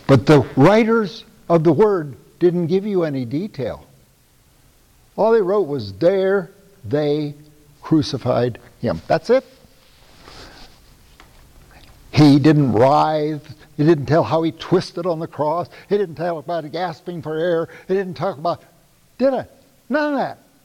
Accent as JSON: {"language": "English", "country": "United States", "said": "You know, I'm an American. I have such a low level of suffering."}